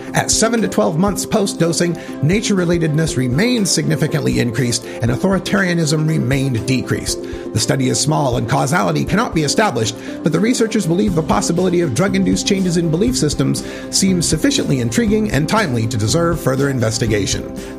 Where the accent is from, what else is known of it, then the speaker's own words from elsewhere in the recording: Idaho, United States; Well, look, folks, I was born and raised in Idaho, and we had an old saying about our state when I lived there.